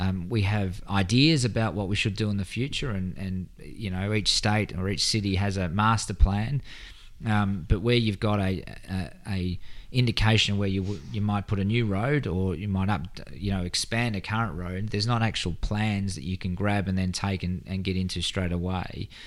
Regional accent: South Australia, Australia; particularly in my home state of Adelaide, of South Australia

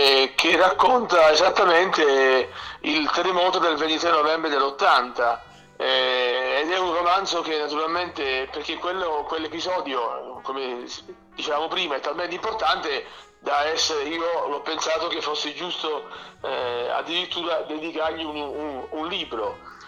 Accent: Basilicata, Italy; born there; nascono e hanno dei rapporti, dei fili con la Basilicata dove sono nato.

